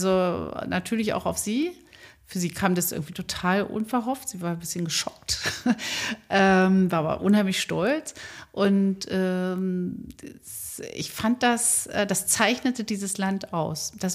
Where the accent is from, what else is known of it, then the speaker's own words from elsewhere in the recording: Biesdorf, Berlin, Germany; also ich komme aus Biesdorf